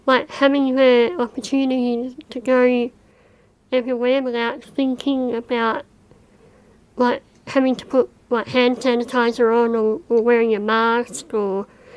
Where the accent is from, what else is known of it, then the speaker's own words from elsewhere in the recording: Harvey, Western Australia, Australia; I was actually born in Harvey, so I was born in Harvey Hospital, and I've lived here all my life, basically.